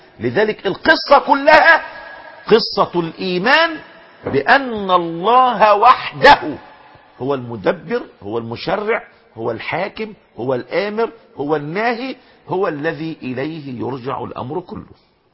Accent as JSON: {"language": "Arabic", "country": "Egypt", "said": "وذات مشكلة الناس اللي عندنا في مصر"}